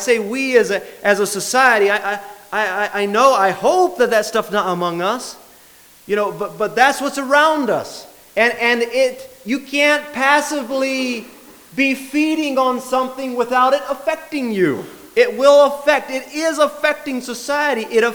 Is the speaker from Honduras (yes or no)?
yes; Honduras; I come from Honduras, and I compare the Honduran culture with United States culture.